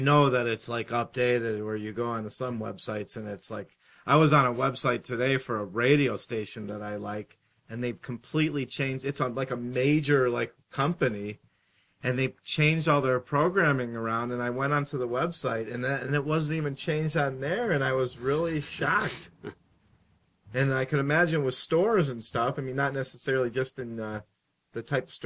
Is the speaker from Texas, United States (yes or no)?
no; Cleveland, Ohio, United States; where I grew up back in Cleveland